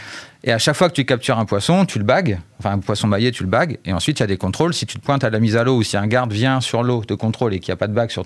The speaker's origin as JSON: {"language": "French", "region": "Hauts-de-France", "country": "France", "said": "je suis originaire de pas loin de chez toi, je suis originaire de l'Oise, Picardie, presque le nord, mais je me suis arrêté avant"}